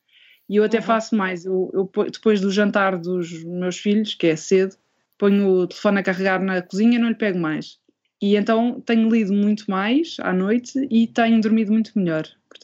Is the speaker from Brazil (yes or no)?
no; Portugal; moved away; eu já saí de Portugal há 7 anos